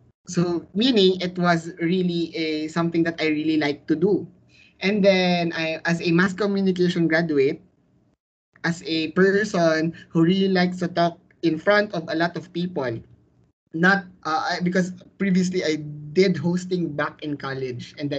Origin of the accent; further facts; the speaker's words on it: Talisay City, Western Visayas, Philippines; And I'm from Talisay City, Negros Occidental.